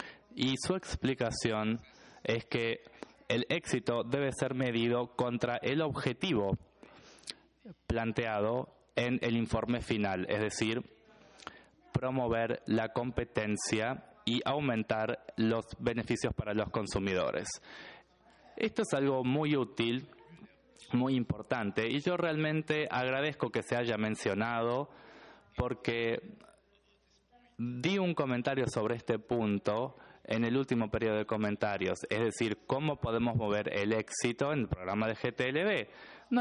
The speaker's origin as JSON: {"language": "Spanish", "country": "Argentina", "said": "soy de Argentina"}